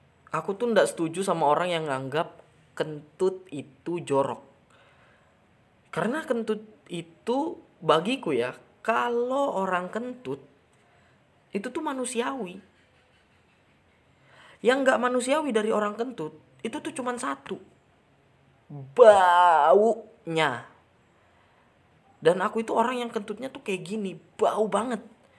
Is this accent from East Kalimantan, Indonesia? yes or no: yes; Tenggarong, East Kalimantan, Indonesia; Contohnya yang kayak aku nih, orang Tenggarong nggak begitu makan kayak apa sih bahasa-bahasa Indonesia ya, kita aja di sini bahasa Kutai